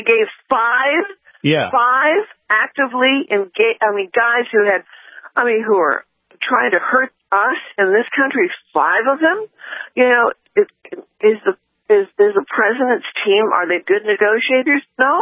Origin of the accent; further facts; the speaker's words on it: San Antonio, Texas, United States; when I was out there in San Antonio, my hometown, people said